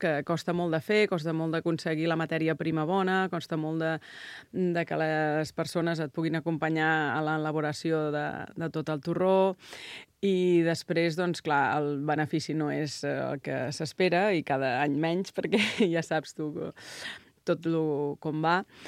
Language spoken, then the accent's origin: Catalan; Valls, Catalonia, Spain; born there; Venim de Xixona, el meu avi i mon pare. Jo ja vaig néixer a Valls.